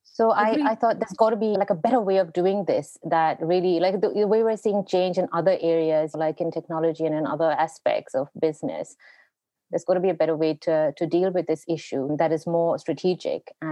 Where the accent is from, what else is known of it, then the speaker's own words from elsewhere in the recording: Mumbai, Maharashtra, India; moved away as an adult; now in London, United Kingdom; It's Mumbai and London. And I still have very strong ties with India. I have a sense of roots there.